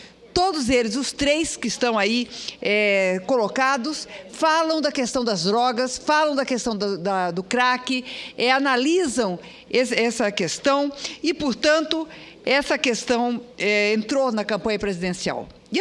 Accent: Campo Grande, Mato Grosso do Sul, Brazil; em Campo Grande, Mato Grosso do Sul, minha terra

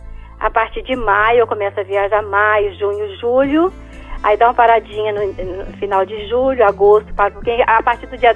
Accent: Minas Gerais, Brazil; Sou mineira moderna.

